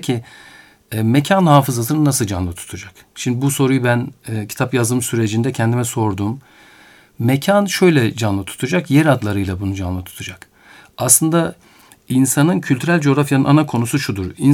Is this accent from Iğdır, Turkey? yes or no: yes; Iğdır, Turkey; ben Iğdırlıyım, orada doğdum ve büyüdüm.